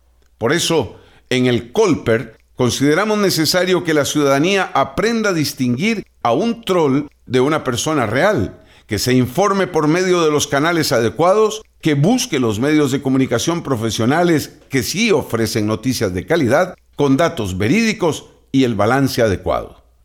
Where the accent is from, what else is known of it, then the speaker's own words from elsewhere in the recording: Costa Rica; Como costarricenses, nos vanagloriamos de defender y promover la libertad de prensa y expresión